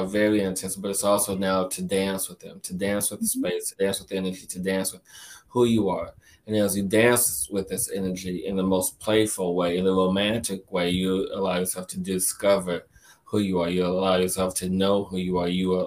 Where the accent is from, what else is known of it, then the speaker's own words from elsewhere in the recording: Ireland; Well, actually, no, I am Irish.